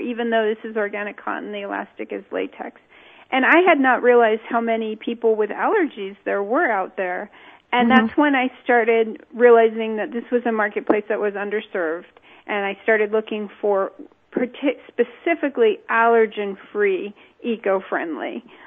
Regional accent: Los Angeles, California, United States; I just here from California, so I'm used to from Los Angeles, actually, so I'm used to the really warm weather.

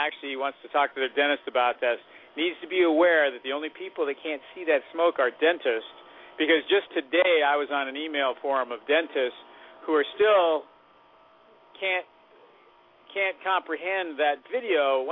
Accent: Walnut Creek, California, United States; Well, what year? I grew up in Walnut Creek.

